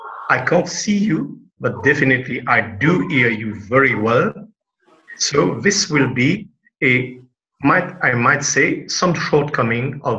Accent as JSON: {"language": "English", "country": "Mauritius", "said": "I am from Mauritius."}